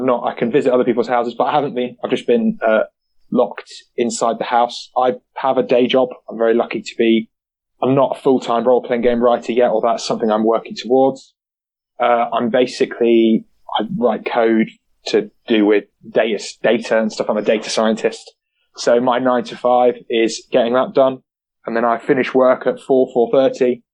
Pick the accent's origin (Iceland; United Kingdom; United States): United Kingdom; Nottingham, East Midlands; So yeah, I grew up in Nottingham.